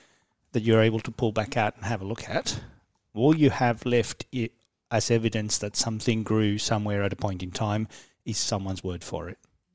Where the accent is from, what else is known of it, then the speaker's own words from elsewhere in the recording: Spain; moved away as an adult; now in Australia; Well, I was originally born in Spain and spent the first 18 years of my life in there. And I came to Australia just in time to start uni.